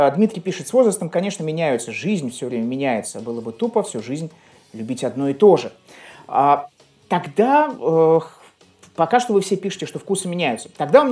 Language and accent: Russian; Saint Petersburg, Russia; Я из Санкт-Петербурга вообще родом. Я родился в Ленинграде, вырос в Санкт-Петербурге.